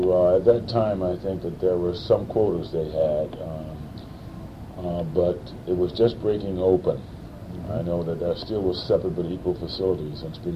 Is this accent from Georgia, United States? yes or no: yes; Atlanta, Georgia, United States; also born or lived in Missouri; Well, I was born in Missouri, but moved to Atlanta, Georgia very early in my life, and grew up there, went to high school and college in Atlanta.